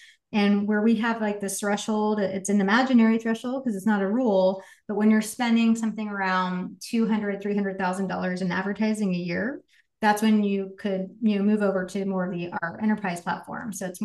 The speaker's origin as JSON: {"language": "English", "town": "Dallas", "region": "Texas", "country": "United States", "tie": "born or raised there", "said": "So I grew up in Texas, in Dallas."}